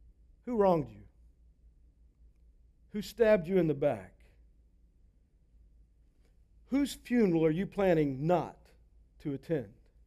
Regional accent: Texas, United States; When I was a kid growing up in Texas, I had two younger brothers.

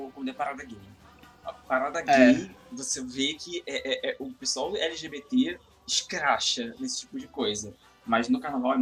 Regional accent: Rio de Janeiro, Brazil; Tirando isso, eu nunca saí do Rio pra fazer nenhuma outra coisa, né? Meus carnavais foram todos aqui.

